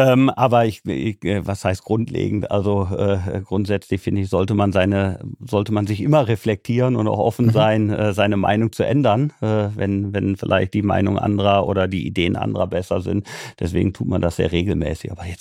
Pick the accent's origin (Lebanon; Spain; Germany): Germany; Rhineland; auch als Rheinländer im schwäbischen Unternehmen.